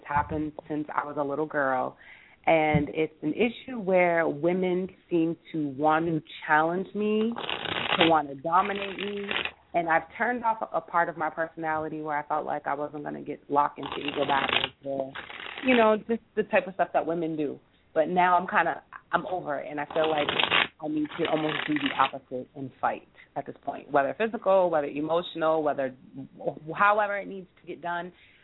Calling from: Massachusetts, United States; I'm calling from Massachusetts.

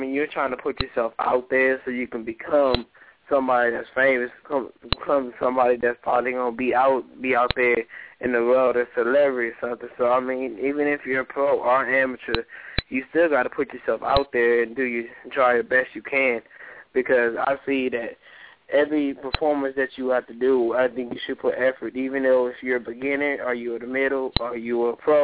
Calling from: Houston, Texas, United States; I'm calling from Houston, Texas.

